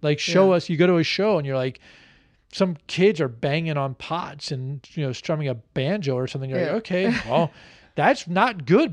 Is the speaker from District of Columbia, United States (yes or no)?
yes; Washington, District of Columbia, United States; I grew up on Beecher Street here in Washington.